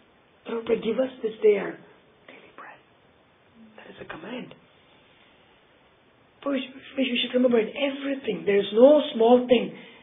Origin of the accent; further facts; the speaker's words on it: India; I remember growing up in India.